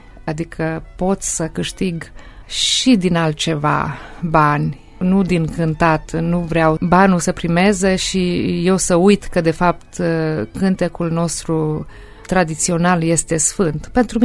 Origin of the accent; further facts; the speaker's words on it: Fiad, Bistrița-Năsăud, Romania; Satul de unde vin eu se află la Poale de Țibleș, se numește Fiad, mai precis Fiad Vale, pentru că este o vale, de fapt, înspre munții Țibleșului și aparține de localitatea Telciu, Bistrița Năsăud. Acolo m-am născut eu